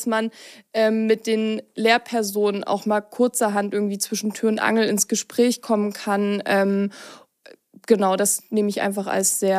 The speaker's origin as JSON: {"language": "German", "town": "Zittau", "region": "Saxony", "country": "Germany", "tie": "born or raised there", "lives_now": "Dresden, Germany", "said": "ich komme ursprünglich schon aus Zittau, habe dort auch mein Abitur absolviert, bin danach direkt nach Görlitz gezogen, 2020, mitten in der Corona-Pandemie und bin dann aufgrund dessen relativ schnell nach Dresden gezogen"}